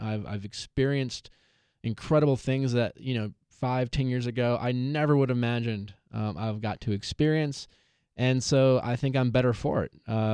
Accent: Milwaukee, Wisconsin, United States; I grew up in Milwaukee, Wisconsin, in a very conservative household.

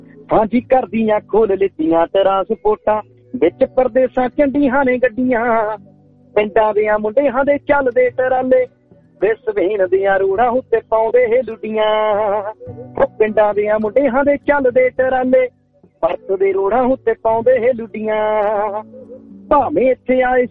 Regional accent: Bhikhi Khattra, Punjab, India; now in Sydney, Australia; ਮੈਨੂੰ ਆਸਟ੍ਰੇਲੀਆ ਦੇ ਵਿੱਚ 3.5 ਸਾਲ ਹੋ ਗਏ, ਮੈਂ ਸਿਡਨੀ ਰਹਿਣਾ ਜੀ। ਤੇ ਇੰਡੀਆ ਮੈਂ ਪੰਜਾਬ ਤੋਂ ਲੁਧਿਆਣਾ ਜ਼ਿਲ੍ਹਾ ਦਾ ਰਾੜਾ ਸਾਹਿਬ ਦੇ ਕੋਲੇ ਮੇਰਾ ਪਿੰਡ ਹੈ ਜੀ, ਭੀਖੀ ਖੱਟੜਾ, ਤੇ ਉੱਥੋਂ ਦਾ ਮੈਂ ਰਹਿਣ ਵਾਲਾ।

